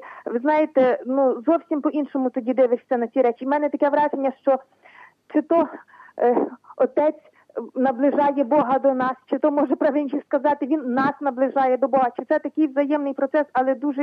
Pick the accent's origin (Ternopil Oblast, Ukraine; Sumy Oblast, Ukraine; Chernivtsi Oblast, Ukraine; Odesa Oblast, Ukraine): Ternopil Oblast, Ukraine; Chortkiv; Я з Тернопільщини, Щорткова